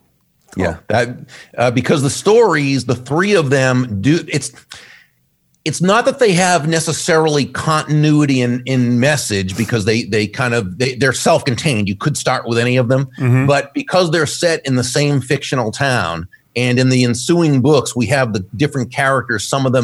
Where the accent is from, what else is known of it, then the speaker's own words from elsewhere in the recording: Massachusetts, United States; now in Florida, United States; No, I grew up in Massachusetts, but got down south as fast as I could.